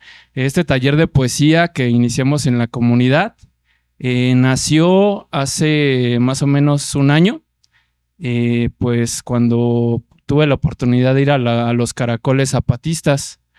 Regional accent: Iztapalapa, Mexico City, Mexico; Nosotros venimos de una comunidad de Iztapalapa que se llama Xochitlanesi y que es una comunidad que se está organizando para vivir dignamente y vivir en autonomía.

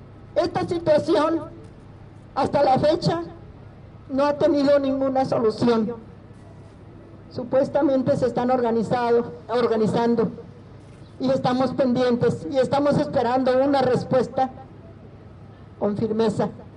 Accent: Mexico; nos quejábamos todos de la situación que estábamos viviendo como mexicanos

